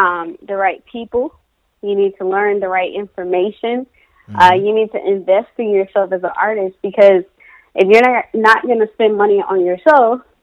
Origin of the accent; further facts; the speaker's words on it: the South, United States; now in Los Angeles, United States; So, originally, I grew up in the South, and I actually moved to L.A.